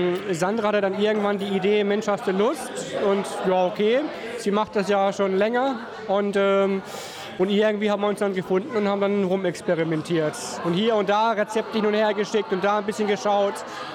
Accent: Hameln, Lower Saxony, Germany; ich bin aus Hameln und ich habe heute auch gekocht.

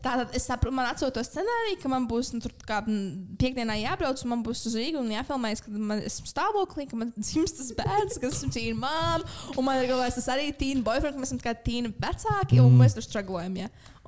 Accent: Jelgava, Latvia; mēs ar Santu esam no Jelgavas

